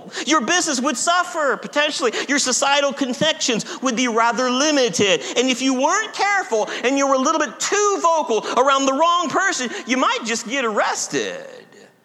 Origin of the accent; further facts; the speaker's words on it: Ohio, United States; And I came from, I'm from Ohio. I'm a Buckeye.